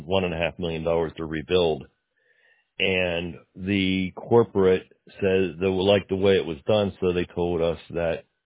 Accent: Altoona, Pennsylvania, United States; also born or lived in Wilkes-Barre; originally from Altoona.

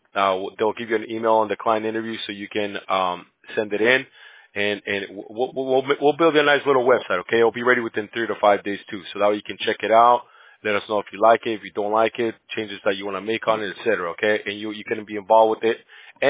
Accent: California, United States; Where I'm from, I'm from California. Yeah, we're in California.

